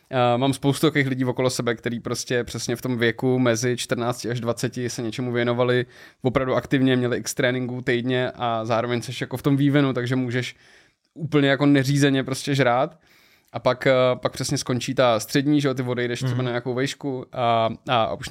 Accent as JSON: {"language": "Czech", "town": "Liberec", "region": "Liberec Region", "country": "Czechia", "moved": "as an adult", "said": "když jsem z Liberce odešel do Prahy na vejšku"}